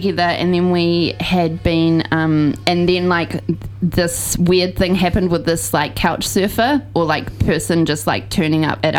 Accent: Wellington, New Zealand; We're actually from Wellington.

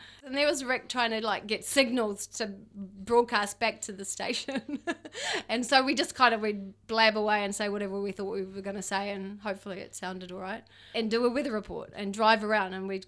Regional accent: Kerikeri, Northland, New Zealand; I grew up in Kerikeri

